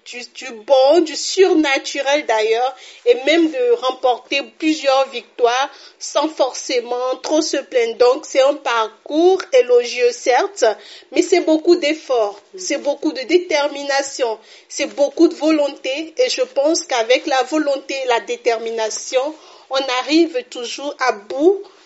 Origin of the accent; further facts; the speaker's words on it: Porto-Novo, Ouémé, Benin; est une dame béninoise. Je suis donc originaire de Porte-Novo, au Bénin. Je suis mariée.